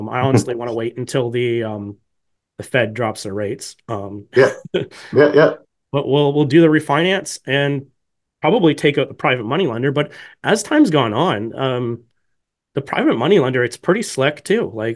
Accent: Canada; So as a Canadian investor, typically $115,000, if you have less than

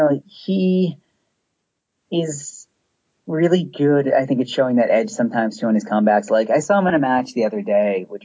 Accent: Boston, Massachusetts, United States; I'm from Boston. Forget it.

